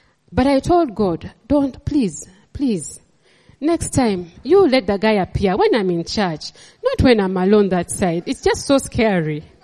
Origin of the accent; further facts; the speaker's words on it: Entebbe, Uganda; I grew up in Entebbe, and even as a young girl, I used to leave home as early as maybe like when I was in S2, and I would go and walk along the lake